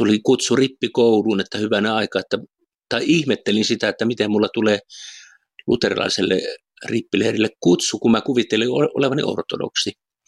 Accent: Äänekoski, Central Finland, Finland; also born or lived in South Ostrobothnia; now in Oulu, Finland; mä oon kyllä syntynyt ja 18 ensimmäistä vuottani elänyt tuolla Keski-Suomessa Jyväskylän Liepeellä Äänekoskella, eli sieltä on ponnistanut maailmalle ja tullut tänne pohjoisiin.

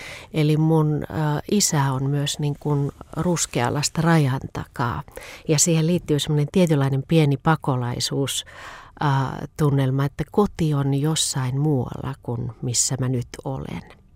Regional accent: Sysmä, Päijät-Häme, Finland; now in Helsinki, Finland; Ja asunut Sysmässä nuoruuteni ja käynyt kouluni siellä. Se on mun niin kuin koulupaikka tai lapsuuden paikka. Ja tällä hetkellä Helsingistä, mutta karjalainen mä varmaan olen.

